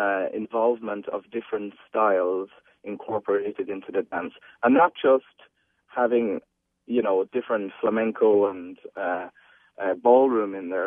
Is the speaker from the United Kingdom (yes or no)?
no; Ireland; now in United States; from growing up in Ireland and coming across here.